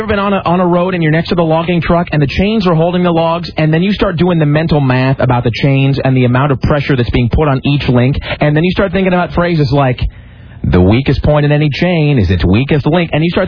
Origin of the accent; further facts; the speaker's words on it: Pacific Northwest, United States; As a result of growing up in the Northwest, you know what I'm tremendously afraid of is logging trucks.